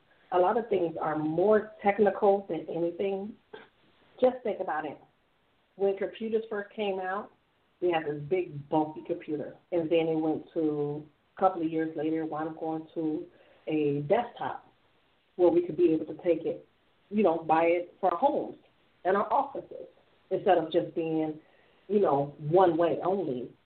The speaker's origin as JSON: {"language": "English", "region": "Illinois", "country": "United States", "said": "as I've since stated, and I'm from Illinois."}